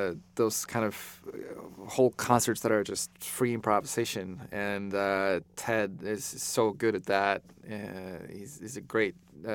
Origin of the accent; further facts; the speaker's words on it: southeast, Norway; I'm not actually from Yalo, by the way. I grew up in the south, southeast near Oslo. My father is from Yalo